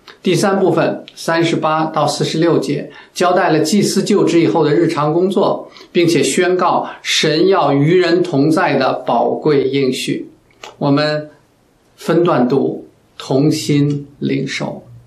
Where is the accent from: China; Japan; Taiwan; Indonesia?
China; moved away; 我们中国人呢，对礼仪都不陌生